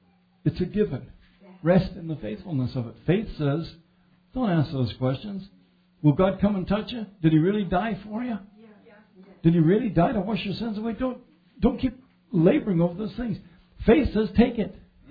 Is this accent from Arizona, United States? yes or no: no; Denver, Colorado, United States; I grew up in Denver, Colorado.